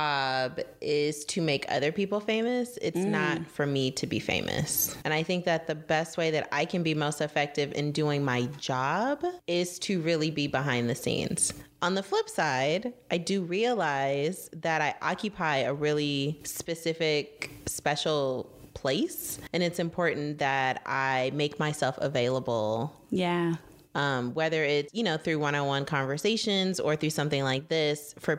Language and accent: English; Los Angeles, California, United States; I am born and raised in Los Angeles. Grew up with my grandparents.